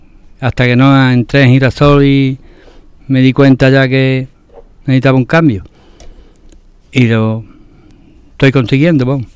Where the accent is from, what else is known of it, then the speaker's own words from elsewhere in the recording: Huelva, Andalusia, Spain; Yo tengo 50 años, soy de Huelva.